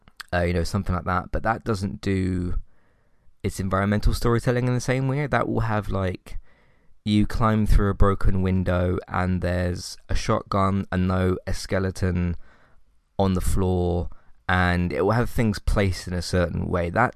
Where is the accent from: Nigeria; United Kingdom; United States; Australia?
United Kingdom; it's not different from me, because I am British.